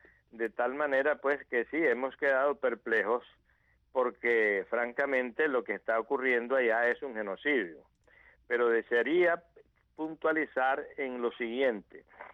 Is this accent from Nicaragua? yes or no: yes; León, Nicaragua; la ciudad de León … de donde yo soy originario